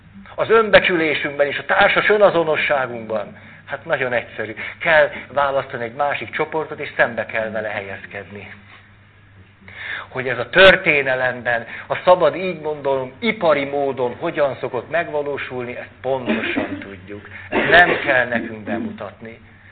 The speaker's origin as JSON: {"language": "Hungarian", "country": "Hungary", "said": "hogy ez igen, magyarok vagyunk."}